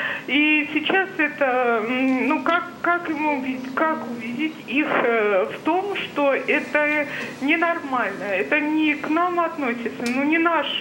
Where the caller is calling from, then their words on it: Moscow Oblast, Russia; Я звоню из Московской области